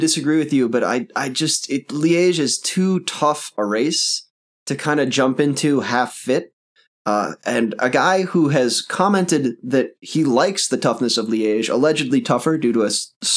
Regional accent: New England, United States; I grew up in New England, and there's a very similar kind of gray, worn out feel to the buildings.

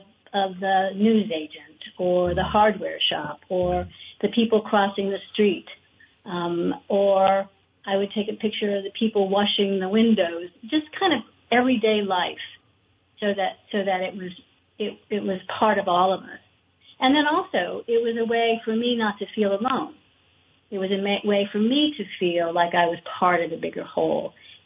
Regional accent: Ohio, United States; And I am from Ohio as well.

